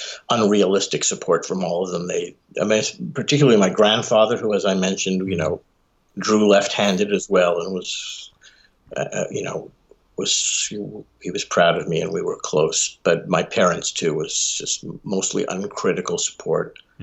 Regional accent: Montreal, Quebec, Canada; I am from Montreal, Quebec, Canada. I grew up in an extremely Jewish suburb called Côte Saint-Luc

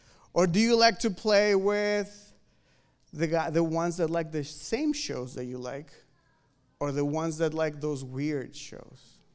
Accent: Mexico; It's happening in my country. I'm from Mexico

